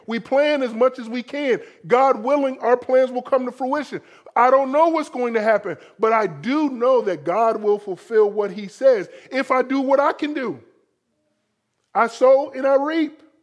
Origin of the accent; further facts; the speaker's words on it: Florida, United States; moved away; Now, for me coming back into moving to Maryland, it was very difficult. I'm from Florida. It's sunny all year round.